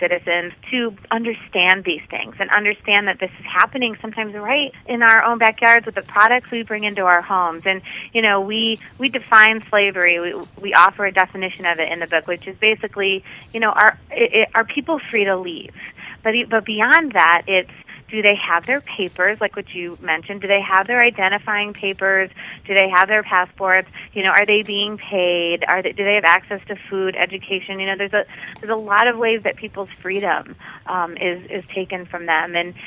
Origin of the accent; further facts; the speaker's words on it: Illinois, United States; And, you know, I'm from Illinois. I live outside of Chicago. You know, we're the land of Abraham Lincoln.